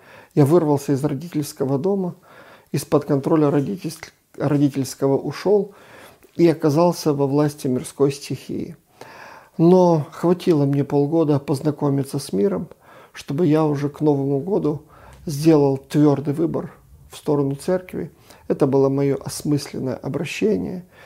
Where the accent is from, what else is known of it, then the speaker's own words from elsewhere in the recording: Sloviansk, Donetsk Oblast, Ukraine; born there; Я родился в Украине, город Славянск. Я родился в семье родителей, которые воспитывались и родились в атеистических семьях.